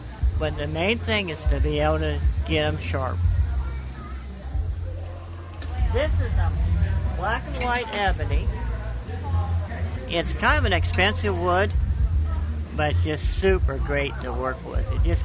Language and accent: English; Rose Hill, Iowa, United States; I'm from Rose Hill, Iowa.